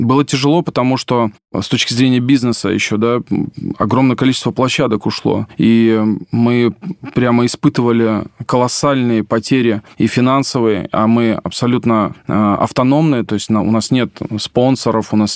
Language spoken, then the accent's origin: Russian; Voronezh, Voronezh Oblast, Russia; Я из провинциального города, да, то есть я не родился в Москве, то есть я сам родом из города Воронежа